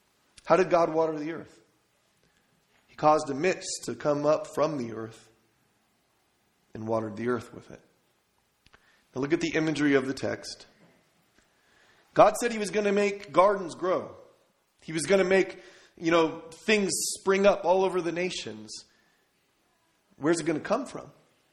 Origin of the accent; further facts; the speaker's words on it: San Diego, California, United States; I told you that I grew up in San Diego and it never rained when I was growing up in the 80s